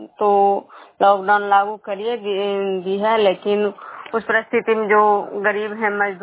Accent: Khajra, Bihar, India; मैं बिष्णुपुर ग्राम खजरा पंचायत नालंदा जिला नगर निवासी प्रखंड के निवासी हूँ।

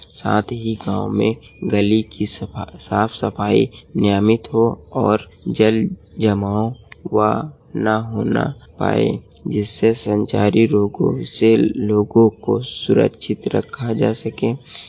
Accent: Barabanki, Uttar Pradesh, India; मैं बाराबंकी से हूँ।

